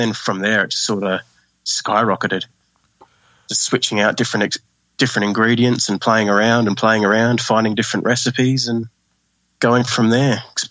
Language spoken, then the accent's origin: English; Australia; Or beer, generally, being Australian, of course.